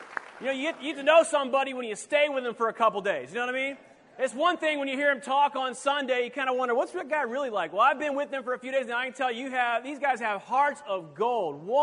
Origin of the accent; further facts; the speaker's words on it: Columbia, South Carolina, United States; As Richard said, I grew up in Columbia, South Carolina, just down the road.